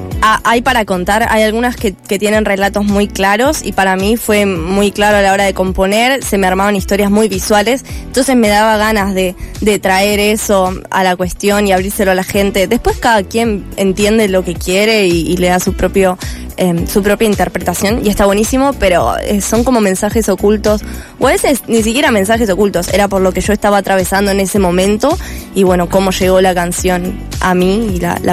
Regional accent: Mar del Plata, Buenos Aires Province, Argentina; Yo de pequeñita ya bailaba, ya cantaba también. Después encontré lo que era la comedia musical. Yo vengo de Mar del Plata y entonces

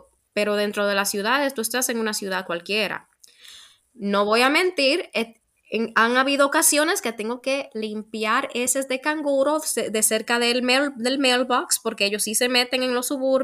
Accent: Dominican Republic; also born or lived in United States; now in Australia; yo, aunque soy dominicana, fui a la universidad y todo en Dominicana, una buena parte de mi niñez la pasé en Estados Unidos.

